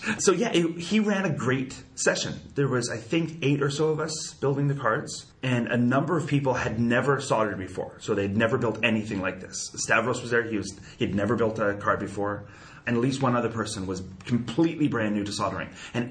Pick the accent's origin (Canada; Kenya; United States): Canada; I'm a Canadian, so we don't have Steak and Shake.